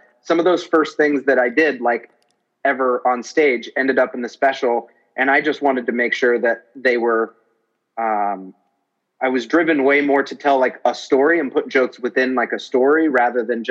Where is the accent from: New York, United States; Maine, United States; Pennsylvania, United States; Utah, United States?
New York, United States; well, I'm from New York and I'm a comedian.